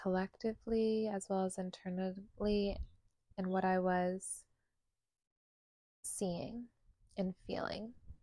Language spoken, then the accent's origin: English; Maine, United States; also born or lived in New York / Connecticut; now in Florida, United States; I grew up in New England, in southern Maine, and I lived in Connecticut and was born in New York.